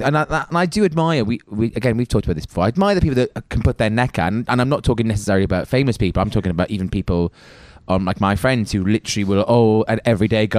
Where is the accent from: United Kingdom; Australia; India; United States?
United Kingdom; Wales; now in London, United Kingdom; Because I'm from Wales originally, but I've lived in London now longer than I lived in Wales, pretty much half and half.